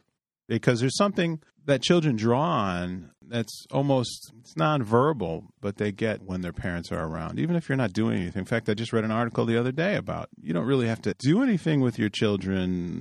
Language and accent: English; Chicago, Illinois, United States; growing up in Chicago in the Humboldt Park, Logan Square area.